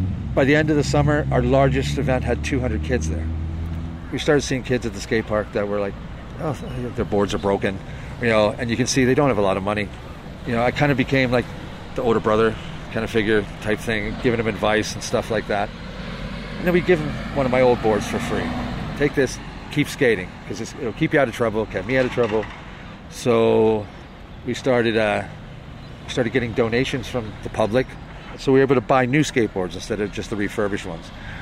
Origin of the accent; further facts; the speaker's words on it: Baltimore, Maryland, United States; moved away as an adult; now in Wexford, Ireland; Baltimore, Maryland.